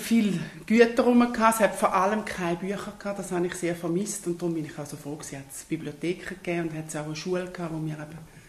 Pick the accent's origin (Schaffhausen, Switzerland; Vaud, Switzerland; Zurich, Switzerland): Schaffhausen, Switzerland; Ich bin absolut im Land aufgewachsen, im Schaffhausischen Kleckern.